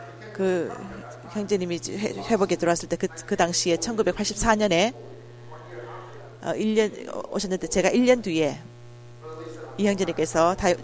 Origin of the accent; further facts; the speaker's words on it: Hong Kong; first language Cantonese; Korean is a second language; 제가 또 홍콩 출신이기 때문에 제가 중국어를 그 전에 알고 있었습니다. 그렇지만 캔토니즈였습니다. 해프 캔토니즈였습니다. 제가 캔토니즈를 어릴 때 말했고